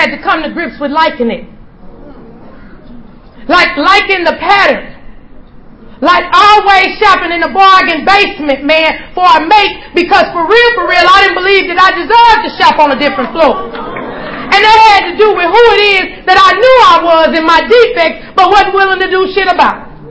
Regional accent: St. Louis, Missouri, United States; So I'm a girl from the Midwest. I'm from St. Louis

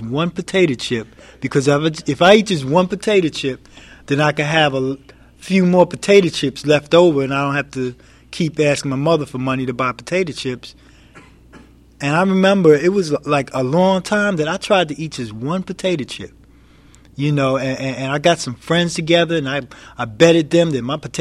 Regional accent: New York City, New York, United States; I grew up in Queens, man, New York.

